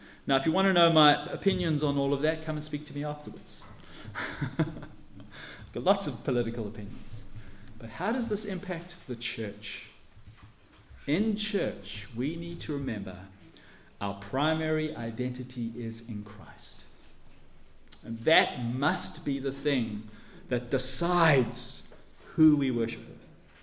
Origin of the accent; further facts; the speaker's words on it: Scotland, United Kingdom; born there; I mean, I was born in Scotland.